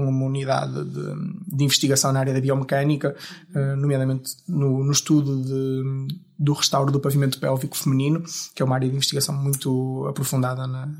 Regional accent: Braga, Norte, Portugal; Eu que nasci, cresci, vivi em Braga, não conhecia uma outra realidade de viver, de dia-a-dia

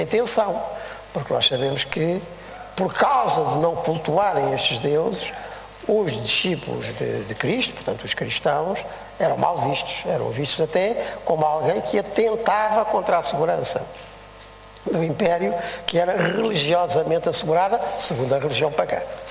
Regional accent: Portugal; temos muita sorte como portugueses

